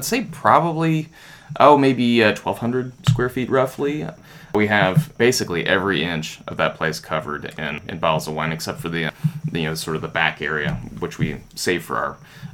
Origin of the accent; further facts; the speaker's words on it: Winston-Salem, North Carolina, United States; now in Charleston, United States; Well, I'm actually originally a native North Carolinian. I grew up near Winston-Salem, North Carolina, but I moved down to Charleston, South Carolina